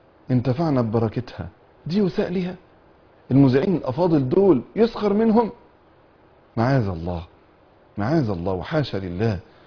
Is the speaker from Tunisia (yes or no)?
no; Egypt; في القرى عندنا في مصر